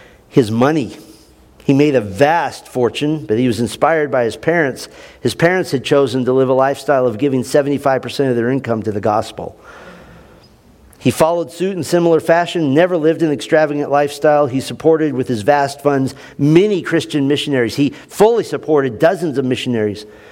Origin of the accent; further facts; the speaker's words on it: United States; but I'm an American, and that's also a sensitive subject